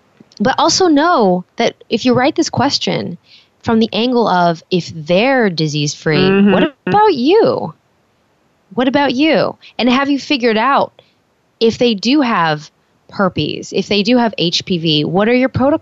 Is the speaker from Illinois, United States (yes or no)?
no; Hollywood, California, United States; growing up in Hollywood, you're like, things happen all the time